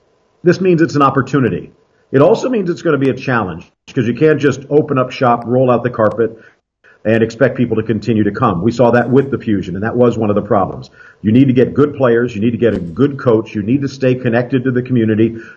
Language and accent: English; Florida, United States; Well, I grew up down in South Florida, which is, again, just coincidental that that's where I've been able to do what I love.